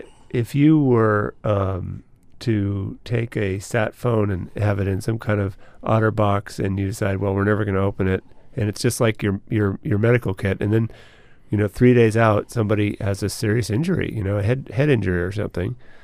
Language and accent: English; Alaska, United States; Well, I'm from Alaska, so I can back Les up.